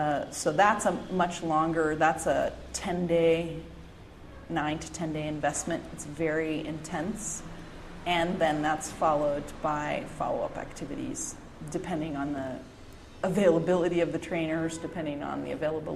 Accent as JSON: {"language": "English", "country": "United States", "said": "So I'm American, Fortunately, my French has improved."}